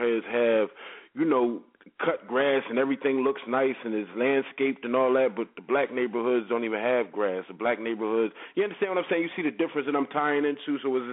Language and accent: English; Detroit, Michigan, United States; also born or lived in San Diego; I come from California. I was born in San Diego, and that was the nicer part of it. But my grandpa died, and that's what caused us to move to Detroit, and I actually seen the other side.